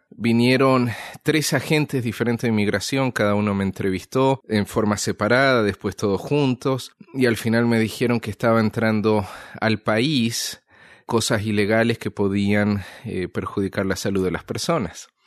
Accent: Uruguay; also born or lived in Honduras; yo soy de Uruguay, pero vivía en Honduras por razones laborales

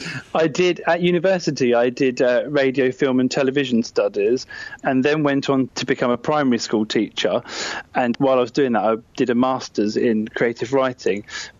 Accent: Hastings, South East England, United Kingdom; moved away as an adult; I come from Hastings. I was born in Hastings and lived there for the first kind of 19 years of my life.

